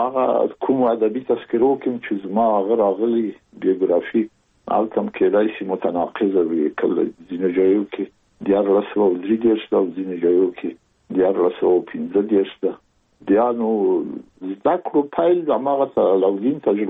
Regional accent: Kabul, Afghanistan; زه زېږېدلی په کابل کې یم د کابل په چارګي کې ګزرګاه پله ته ورڅېرمه او کلی د شکلا خان کلا هلته زه زېږېدلی یم

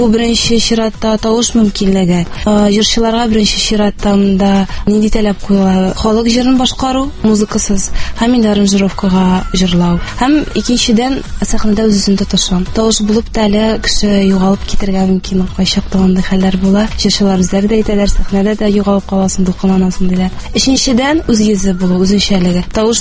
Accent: Almetyevsk, Tatarstan, Russia; Әлмәт районы. Мин Әлмәттән үзем туып-үстем.

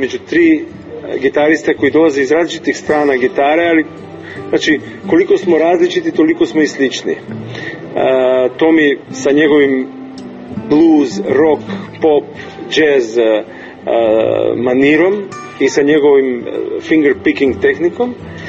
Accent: North Macedonia; Bosnian is a second language; moved away; ja sam tu iz Makedonije, dolazim sa Balkana

